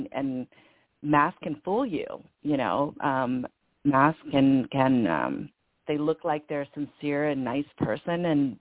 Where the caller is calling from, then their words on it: Anaheim, California, United States; I'm calling from California, from Anaheim